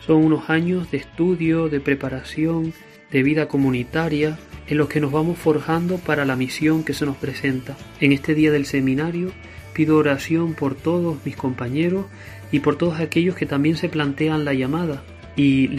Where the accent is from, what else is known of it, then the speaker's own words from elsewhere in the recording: Garachico, Canary Islands, Spain; soy del norte de Tenerife, en concreto de Garachico, y estoy en el último curso.